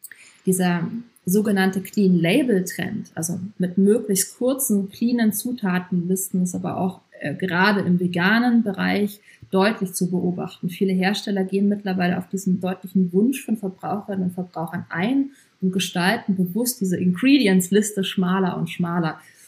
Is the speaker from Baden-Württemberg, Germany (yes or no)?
no; Bavaria, Germany; ich bin aus Bayern